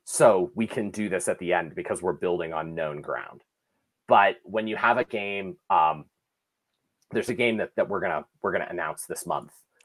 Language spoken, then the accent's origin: English; Columbus, Ohio, United States; I grew up in Columbus, Ohio.